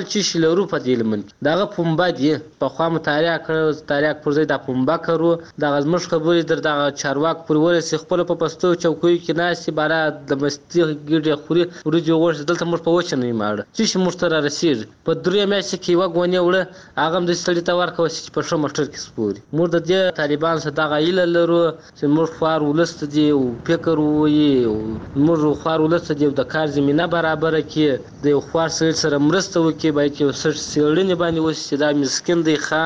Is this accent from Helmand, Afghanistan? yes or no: yes; Helmand, Afghanistan; موږ د هلمند یو